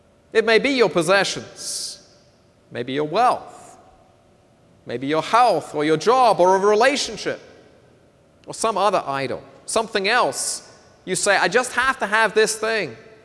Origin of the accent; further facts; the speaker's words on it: Scotland, United Kingdom; I'm Scottish, right? So it's a national besetting sin